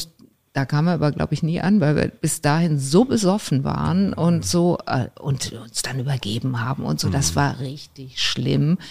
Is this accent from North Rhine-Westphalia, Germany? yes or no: yes; Cologne, North Rhine-Westphalia, Germany; ich komme ja aus Köln